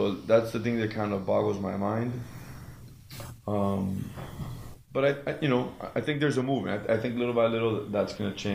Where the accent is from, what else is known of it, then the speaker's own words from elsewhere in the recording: Miami, Florida, United States; I came from Miami.